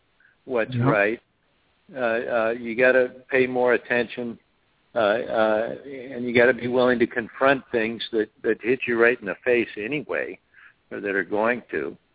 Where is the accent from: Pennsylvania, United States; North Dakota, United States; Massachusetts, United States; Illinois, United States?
Illinois, United States; Chicago; Well, you know what? I'm from Chicago, and I love this city.